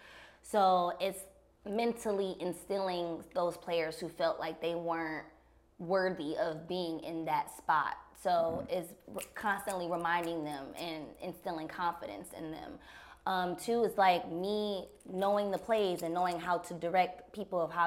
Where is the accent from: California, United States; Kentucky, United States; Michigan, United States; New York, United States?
Michigan, United States; Flint; It's very self-explanatory of, like, Flint. I grew up in Flint.